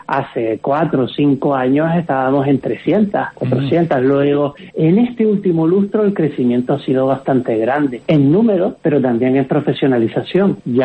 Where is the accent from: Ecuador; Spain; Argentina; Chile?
Spain; Canary Islands; soy canario